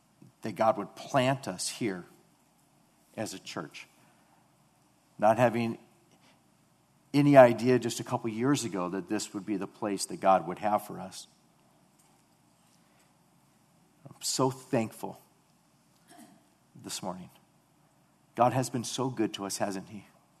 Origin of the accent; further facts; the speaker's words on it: Mission Viejo, California, United States; I grew up in Mission Viejo, just across the street. This was our stomping ground.